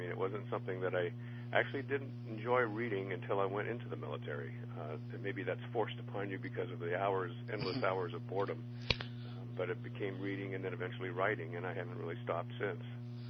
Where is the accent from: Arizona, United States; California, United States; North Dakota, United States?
California, United States; Martinez; born there; I was born in September 1946 in Northern California, a small town called Martinez, which is in the San Francisco Bay Area. My parents are also native Californians